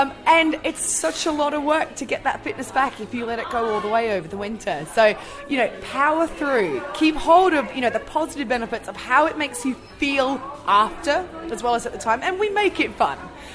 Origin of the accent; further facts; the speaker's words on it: Australia; I'm from Australia, where we have sun all the time.